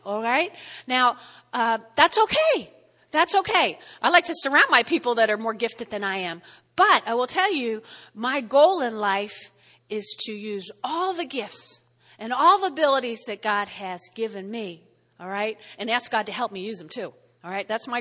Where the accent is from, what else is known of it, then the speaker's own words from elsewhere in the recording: New Jersey, United States; accent: Jersey; in case you don't understand my Jersey accent